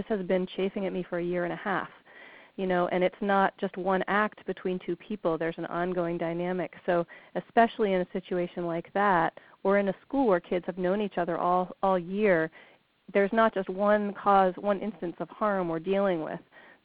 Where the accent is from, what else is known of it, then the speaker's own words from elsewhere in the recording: Missouri, United States; Molly and Jeffrey, I met you in Florida. I'm the one from Missouri.